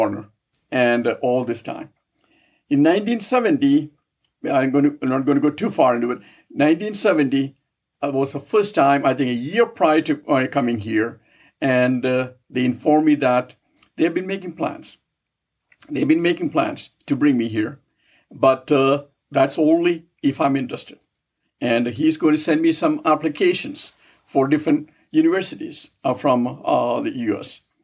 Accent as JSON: {"language": "English", "region": "Kerala", "country": "India", "tie": "born or raised there", "said": "I was several thousand miles away from my home state where I grew up. And I grew up in the southern part of India, a state known as Kerala."}